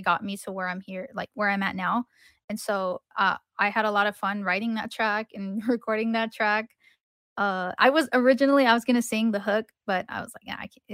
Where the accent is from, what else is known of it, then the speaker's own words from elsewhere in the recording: San Jose, California, United States; I'm like, east side of San Jose. He's like, you know, you should rep for your city. And I was like, yeah, like I should rep for my city, and I should rep and from where I come from